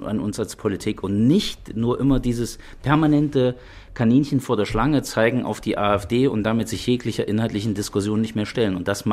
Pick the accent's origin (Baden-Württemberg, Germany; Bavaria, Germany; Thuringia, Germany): Thuringia, Germany; Es geht natürlich um die Zukunft meiner Heimat. Für mich geht es natürlich auch darum, deutlich zu machen